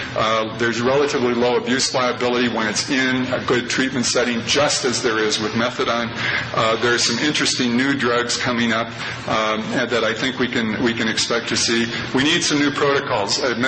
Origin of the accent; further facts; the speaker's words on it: Minnesota, United States; born there; even though I live in Texas, I was born in Minnesota, and that was really painful.